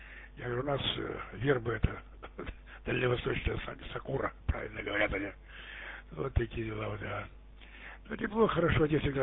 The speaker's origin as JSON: {"language": "Russian", "region": "Chelyabinsk Oblast", "country": "Russia", "said": "А я сам с Урала. Далеко отсюда, гай. Вот, с Челябинской области там."}